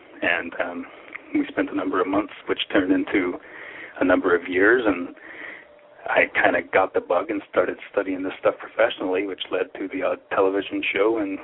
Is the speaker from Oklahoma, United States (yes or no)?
yes; Oklahoma, United States; moved away as an adult; now in Ireland; I'm originally from Oklahoma, and in the late 90s, I made a trip to Ireland, which was only supposed to be a short trip, and 14 years later, I'm still here.